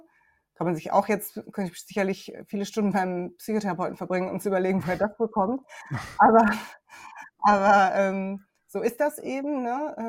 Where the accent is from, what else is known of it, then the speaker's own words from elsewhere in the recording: North Rhine-Westphalia, Germany; weil ich komme aus dem Ruhrgebiet, ich habe mir alles selber erarbeitet